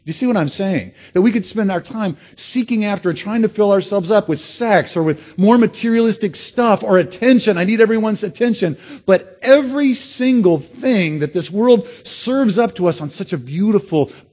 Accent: United States; I'm an American. I want 22 inches of personal space.

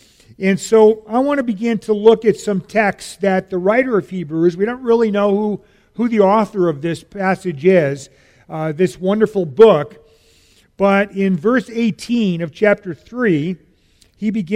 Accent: Chicago, Illinois, United States; Now, where I grew up in Chicago, we didn't have Jesus freaks.

